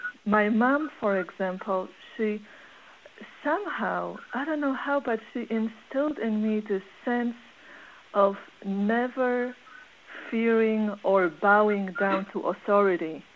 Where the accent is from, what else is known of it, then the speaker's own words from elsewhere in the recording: Poland; English is a second language; I grew up in Poland in the 70s, and at that time, Poland was a communist country